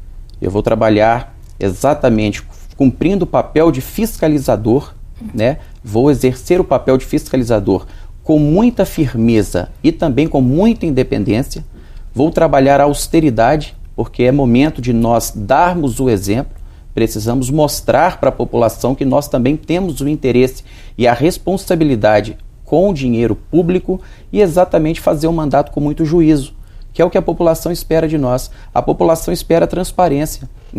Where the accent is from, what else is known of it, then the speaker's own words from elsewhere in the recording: Minas Gerais, Brazil; eu como mineiro, né, moro em Minas Gerais, a gente precisa que o nosso estado dê certo